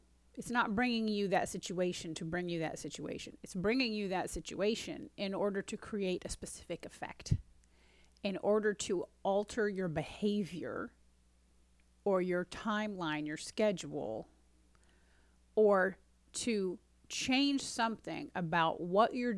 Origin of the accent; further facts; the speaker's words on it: United States; So I'll just speak for myself as an American.